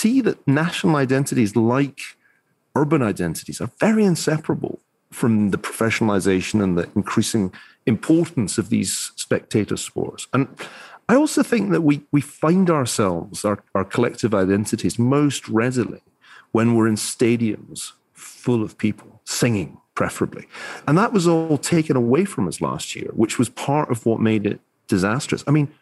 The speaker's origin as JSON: {"language": "English", "town": "Glasgow", "region": "Scotland", "country": "United Kingdom", "tie": "born or raised there", "lives_now": "United States", "said": "I grew up in Glasgow."}